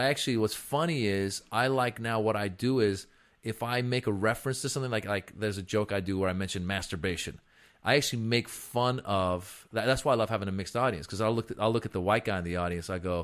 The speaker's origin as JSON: {"language": "English", "region": "California", "country": "United States", "tie": "born or raised there", "lives_now": "Los Angeles, United States", "said": "I grew up in the Bay Area, so I love going up to the Bay."}